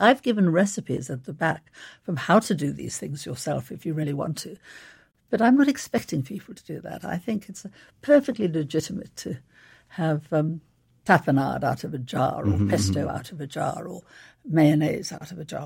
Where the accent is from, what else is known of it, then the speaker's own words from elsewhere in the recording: South Africa; Well, I grew up in South Africa